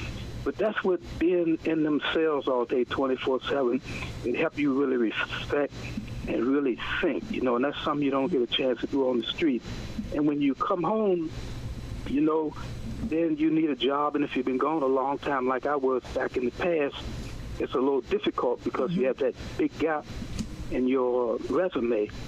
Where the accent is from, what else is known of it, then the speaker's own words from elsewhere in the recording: Queens, New York, United States; I'm from Queens.